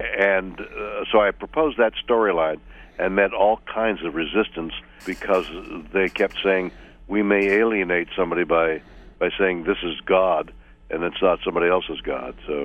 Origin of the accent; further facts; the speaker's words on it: Canada; now in United States; I'm a Canadian, and I'm living under the good graces of America here for the last many years, but I never forget that I'm a guest.